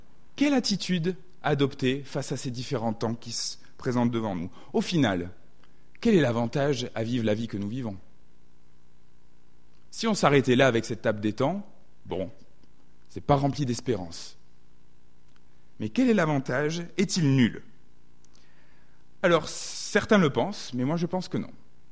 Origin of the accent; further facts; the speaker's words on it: Southwest France, France; accent: southwestern French; J'ai un accent hein, du sud-ouest de la France